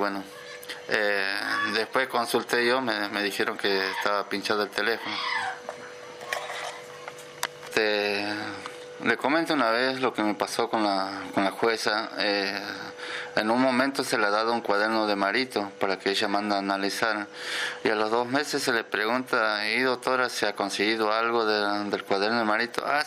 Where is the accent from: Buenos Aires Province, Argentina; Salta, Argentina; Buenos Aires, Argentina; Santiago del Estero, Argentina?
Santiago del Estero, Argentina; Quimilí; yo soy de Quimilí, mis papás también eran de Quimilí